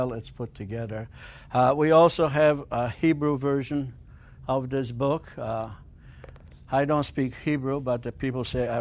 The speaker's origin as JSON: {"language": "English", "town": "Pabianice", "region": "Łódź Voivodeship", "country": "Poland", "tie": "born there", "second_language": "English", "said": "And I was born in January 28, 1937, in Pabianice, Poland. Pabianice, Poland is in central Poland. It's a suburb of Lodz."}